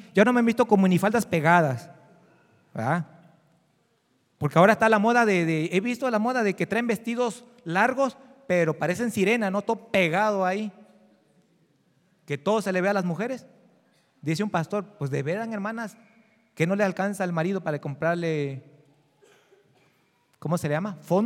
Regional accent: Veracruz, Mexico; Yo soy jarocho. De esa lengua larga que somos, ¿verdad? Bueno, no soy de Alvarado

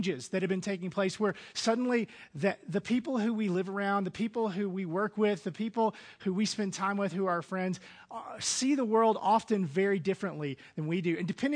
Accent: Mississippi, United States; I've been following Jesus most of my life, and I grew up in Mississippi, the most religiously active place.

